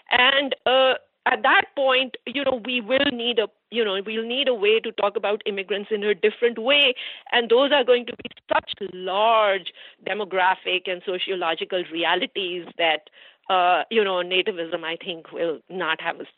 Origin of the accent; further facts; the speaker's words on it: India; first language Hindi; English is a second language; now in United States; doesn't speak Hindi, you know, my mother tongue. And America has been very good to me, and it's been very good to, you know, my family and my son.